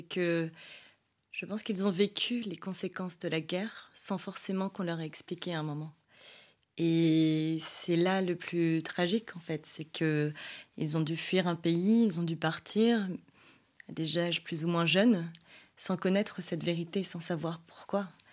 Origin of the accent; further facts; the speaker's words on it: France; Je ne suis ni d'origine laotienne, ni française. Enfin, si, je suis française, mais je ne suis pas particulièrement d'une origine ou d'un pays particulier. Je suis un peu des deux